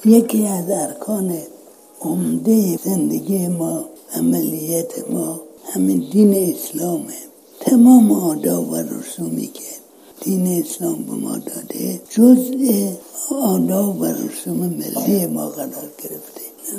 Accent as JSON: {"language": "Persian", "country": "Iran", "said": "یادتون نره که ما هم ایرانی هستیم هم مسلمان."}